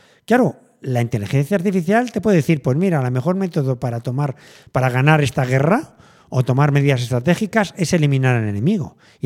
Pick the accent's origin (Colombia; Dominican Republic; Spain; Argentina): Spain; Galicia; ya no me planteo ir andando a mi pueblo o en carro, bueno, allí en la Galicia Profunda.